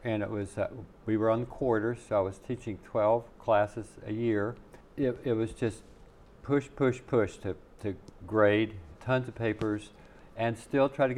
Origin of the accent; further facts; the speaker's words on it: Virginia, United States; moved away as an adult; now in Alaska, United States; I grew up in Southwest Virginia and everybody had a yard full of junk.